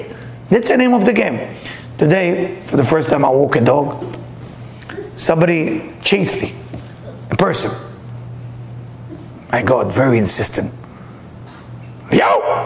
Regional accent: New York, United States; Well, you know me, Leo, I'm tough, I'm New Yorker, he's California

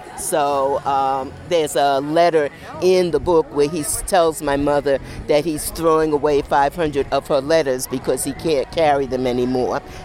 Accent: New York City, New York, United States; moved away as an adult; now in Albany, United States; I was born in New York City. I grew up in the Bronx, and I moved here to Albany in 1975 to work.

